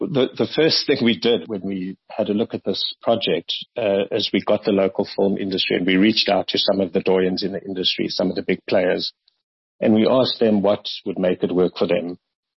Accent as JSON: {"language": "English", "country": "South Africa", "said": "So our objective here is to create our own studios where we as South African creatives can create our own series and sell it to Netflix and Amazon and step up in the value chain."}